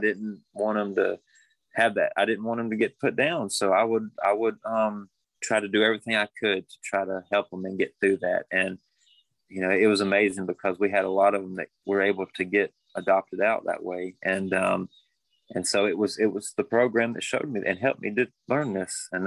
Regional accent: Buford, United States; I grew up in Buford, right down, it's right next to Martinsville. And I grew up there my whole life.

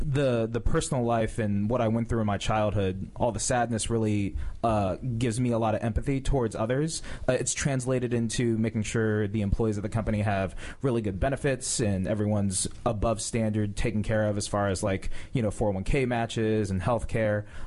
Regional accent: Woodbridge, Virginia, United States; Woodbridge, Virginia.

